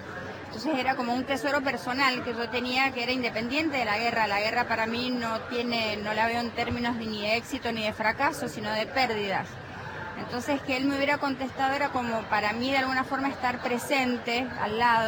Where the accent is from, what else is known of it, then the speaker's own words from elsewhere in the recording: United States; yo soy norteamericana de nacionalidad.